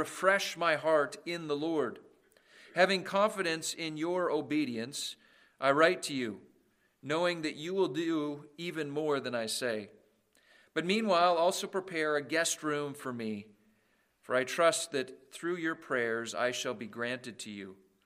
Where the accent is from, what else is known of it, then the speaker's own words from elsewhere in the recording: Canada; I grew up in Canada